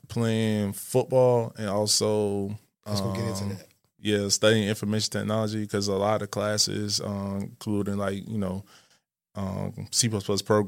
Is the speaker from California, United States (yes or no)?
no; Miami, Florida, United States; I'm from Miami, Florida, a.k.a. Dade County, a.k.a. the Crib. Grew up, born and raised in Miami.